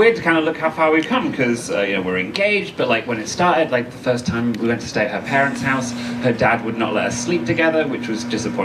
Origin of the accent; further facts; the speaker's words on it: Manchester, North West England, United Kingdom; now in Oxford, United Kingdom; so I grew up in Manchester originally, and I wanted to be a beat poet.